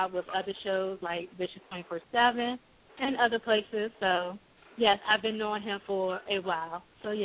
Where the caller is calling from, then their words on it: Washington, District of Columbia, United States; We're from Washington